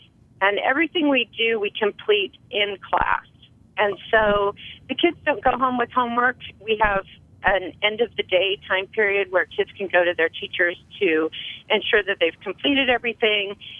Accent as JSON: {"language": "English", "region": "Idaho", "country": "United States", "tie": "born or raised there", "said": "I am from Idaho, and which is a rare thing anymore."}